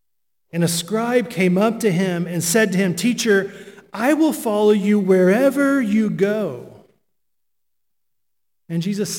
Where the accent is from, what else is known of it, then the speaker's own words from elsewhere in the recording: Charlotte, North Carolina, United States; now in France; Well, I experienced that when I moved from the United States to France. Okay, I grew up in Charlotte.